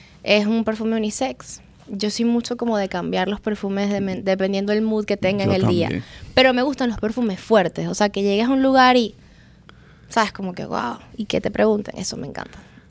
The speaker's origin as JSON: {"language": "Spanish", "town": "Cagua", "region": "Aragua", "country": "Venezuela", "tie": "born or raised there", "also_born_or_lived": "Maracay", "said": "Yo nací en Maracay y luego me mudé a un pueblo que se llama Cagua, que está un poco cerca, como a una hora o menos, porque mi papá trabajaba en una empresa y lo cambiaban mucho, entonces viví parte de mi infancia en Cagua"}